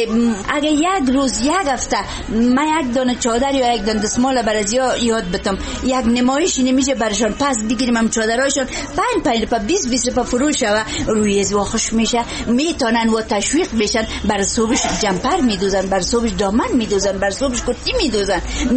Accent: Afghanistan; تولیدات خود ما صنایع دستی خود ما زنای افغان در هر گوشه و کنار که هستن

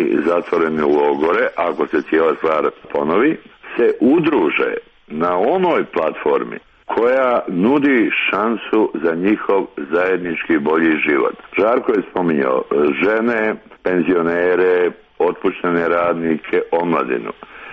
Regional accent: Bosnia & Herzegovina; stvaranje nekakve platforme u kojima bi mi, kao Bosanci i Hercegovci, mogli živjeti zajedno

